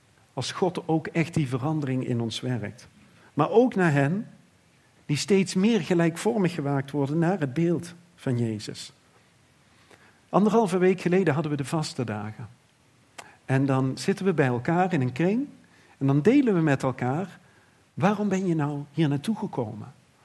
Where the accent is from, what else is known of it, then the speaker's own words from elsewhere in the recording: Sint Odiliënberg, Limburg, Netherlands; Vroeger toen ik klein was, ik ben opgegroeid in Sint-Udiliënberg. En dat is maar 2 dorpen van Montfort af.